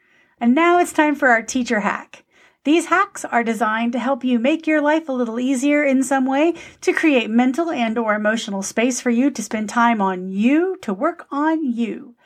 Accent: Texas, United States; That only. You can tell I'm Texan here.

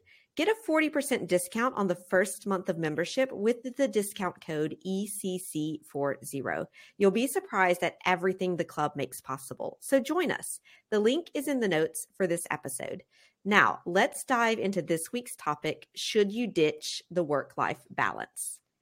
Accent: United States; But I feel like, as an American, I feel like, this is not so bad.

